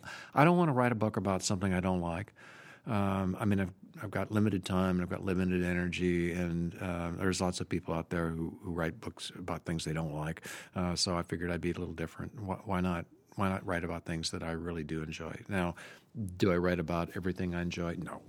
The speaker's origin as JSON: {"language": "English", "region": "California", "country": "United States", "tie": "born or raised there", "said": "I grew up in Southern California."}